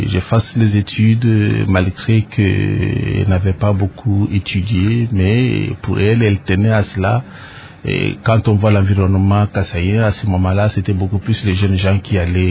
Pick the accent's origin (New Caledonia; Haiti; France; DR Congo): DR Congo; Kasaï; also born or lived in Lubumbashi; je n'ai pas passé mon enfance à Lubumbashi. J'ai pu regagner mon Kasaï natal où j'ai passé mon enfance et mes études primaires et secondaires là-bas.